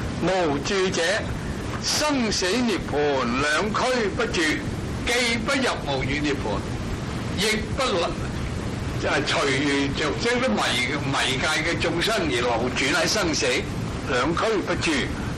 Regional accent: China; 因為我哋中國人咧，嗰啲魏晉南北朝嗰啲玄學家成日歡喜用體用兩個字

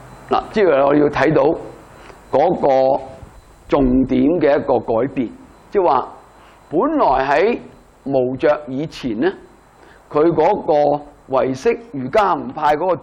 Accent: China; 因為我哋中國人去研究唯識咧

